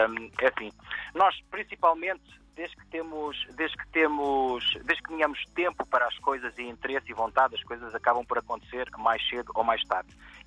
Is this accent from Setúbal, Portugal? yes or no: yes; Almada, Setúbal, Portugal; porque somos naturais da Margem Sul, Almada, Seixal, por aí